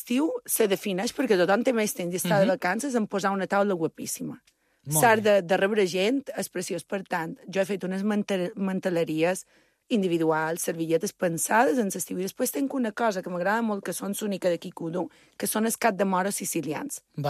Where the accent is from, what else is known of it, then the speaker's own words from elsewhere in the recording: Balearic Islands, Spain; jo som molt mallorquina, som com molt de Mallorca.